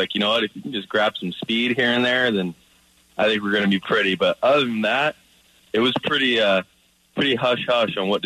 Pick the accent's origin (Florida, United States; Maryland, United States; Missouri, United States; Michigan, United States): Missouri, United States; Lee's Summit; my hometown Lee Summit